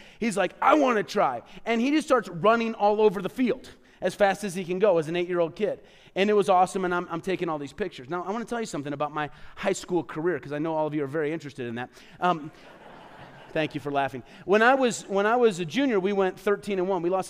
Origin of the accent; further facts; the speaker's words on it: Peoria, Illinois, United States; I was back in my hometown of Peoria.